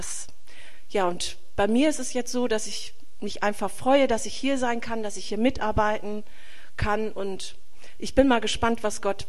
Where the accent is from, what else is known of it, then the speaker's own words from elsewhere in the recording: Lower Saxony, Germany; ich bin Ostfriese, ich komme vom Land